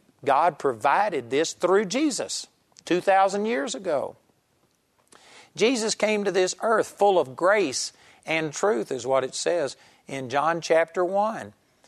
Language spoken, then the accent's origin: English; Marlington, Texas, United States; For instance, I grew up in Marlington, Texas, and there was, you know, back in the beginning of the charismatic move